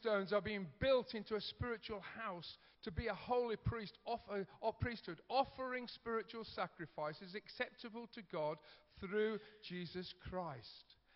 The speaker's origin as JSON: {"language": "English", "country": "United Kingdom", "said": "I know we're British, we find this difficult"}